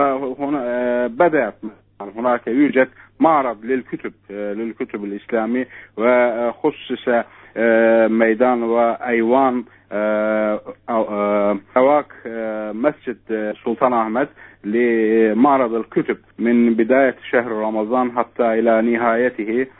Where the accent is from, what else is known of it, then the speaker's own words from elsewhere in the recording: Turkey; Arabic is a second language; أصلا هذه الصلاة يعتبر عندنا في تركيا سنة